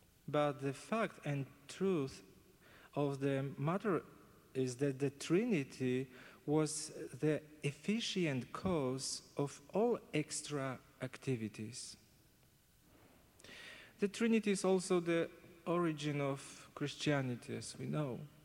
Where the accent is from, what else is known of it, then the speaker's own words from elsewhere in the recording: Poland; I'm from Poland. It is more familiar for us because we are from Eastern Europe. So this Orthodox tradition is familiar to us.